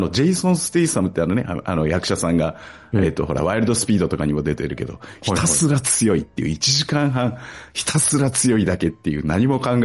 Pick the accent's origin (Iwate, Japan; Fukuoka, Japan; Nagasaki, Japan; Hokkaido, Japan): Fukuoka, Japan; 僕ら九州の人間からすると、福岡の人間からすると